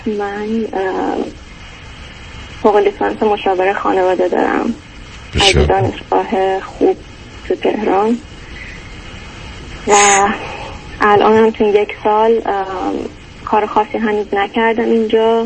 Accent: Iran; من از ایران اومدم.

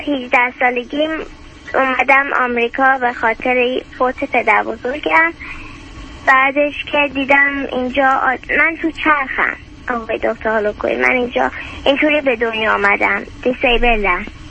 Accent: Australia; moved away as an adult; also born or lived in United States; now in California, United States; من اینجا تو امریکا به دنیا اومدم، بعد وقتی بچه بودم 2 سالم بود، بیبی بودم، مادرم و پدرم و برادرم، یه برادر بزرگتر دارم، 6 سال اختلاف سنی داریم و منو بردن استرالیا،

